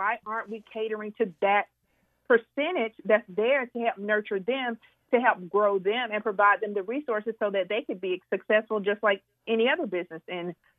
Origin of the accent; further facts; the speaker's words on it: Georgia, United States; Oh, so I'm originally from Georgia, coming to New Hampshire.